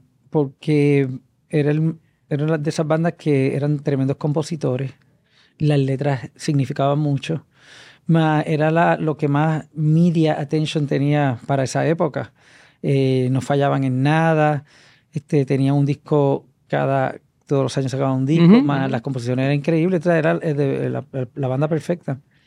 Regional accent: Quebradillas, Puerto Rico; Nabil y yo somos de Quebradilla.

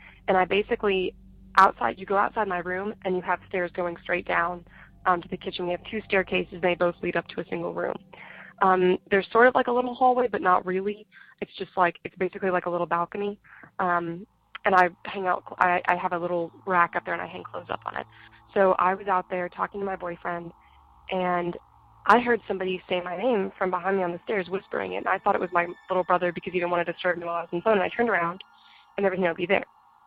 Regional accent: Arkansas, United States; I'm from Arkansas, and I am 17 years old

